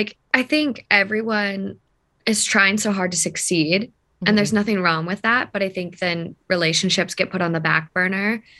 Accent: Midwest, United States; now in Los Angeles, United States; I feel like for me, I'm from the Midwest. I'm just like a normal person, normal girl.

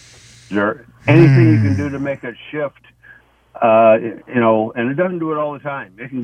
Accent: Iowa, United States; I'm from Northwest Iowa, so.

